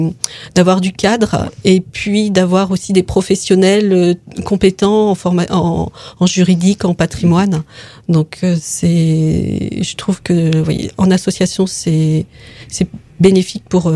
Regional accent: Loches, Centre-Val de Loire, France; Moi, je suis de Loche.

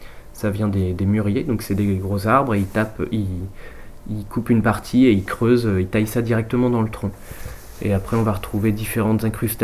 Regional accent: Chinon, Centre-Val de Loire, France; also born or lived in Tours; je suis musicien tourangeau et je suis guitariste et joueur de luth afghan. Je suis né à Tours et j'ai grandi à Chinon, j'ai 27 ans.

